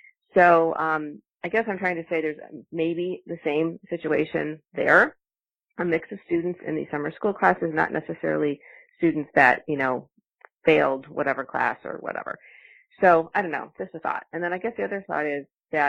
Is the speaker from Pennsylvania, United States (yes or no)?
no; Michigan City, Indiana, United States; I grew up in Michigan City, Indiana, close to you.